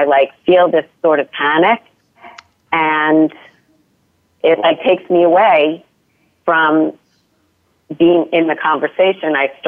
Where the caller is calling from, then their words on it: Manhattan, New York, United States; I'm calling from Manhattan, New York, New York.